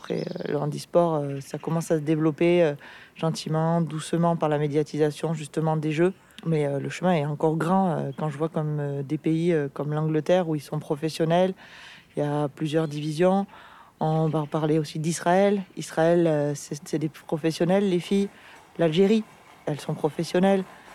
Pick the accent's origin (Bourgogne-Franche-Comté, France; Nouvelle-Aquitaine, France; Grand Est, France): Nouvelle-Aquitaine, France; j'ai 32 ans, je suis originaire des Pyrénées-Atlantiques.